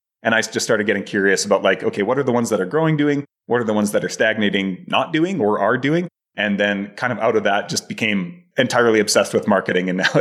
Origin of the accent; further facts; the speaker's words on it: Canada; moved away; I'm originally from Canada, but have been doing the remote work kind of traveling thing for the past 5 years.